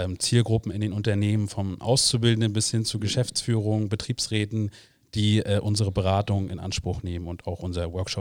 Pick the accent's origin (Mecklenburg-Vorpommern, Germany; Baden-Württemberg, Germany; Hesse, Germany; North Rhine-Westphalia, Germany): Mecklenburg-Vorpommern, Germany; Greifswald; 30 Jahre alt, komme aus Mecklenburg-Vorpommern, genauer gesagt aus Greifswald in Vorpommern, habe dort mein Abi und mein Studium absolviert in der Politikwissenschaft und in Geschichte